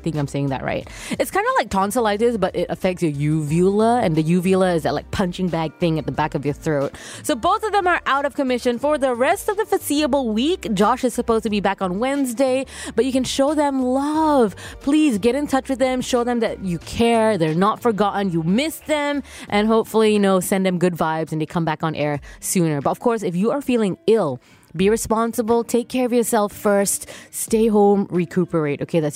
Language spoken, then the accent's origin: English; Ang Mo Kio, Singapore; And I grew up in Ang Mo Kio, and it's just gigantic. It's such a huge estate, so it's very conducive for cycling.